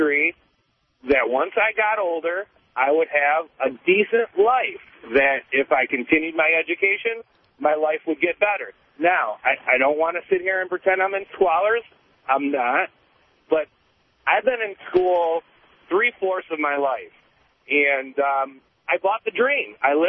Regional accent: Detroit, Michigan, United States; now in Warren, United States; And actually, I'm actually from Detroit. I now reside in Warren.

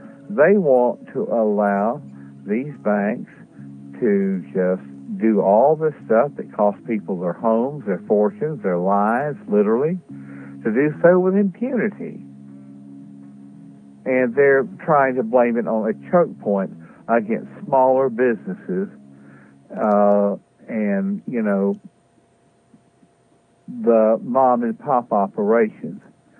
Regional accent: South Carolina, United States; these other guys from one from South Carolina, one representative. He represents my hometown.

